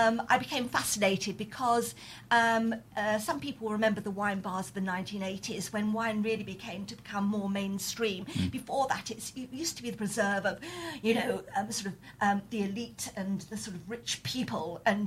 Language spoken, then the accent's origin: English; London, United Kingdom; And I come from South London, South West London. But I was living in West London at the time.